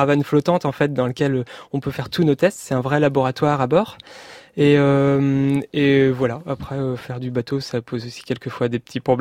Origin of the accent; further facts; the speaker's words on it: Brittany, France; Je suis breton et je suis ingénieur généraliste.